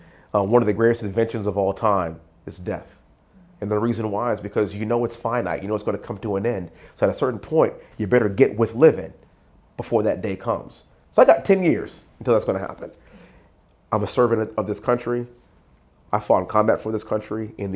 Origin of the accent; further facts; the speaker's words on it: Houston, Texas, United States; born and raised in Houston, representing the district that I grew up in.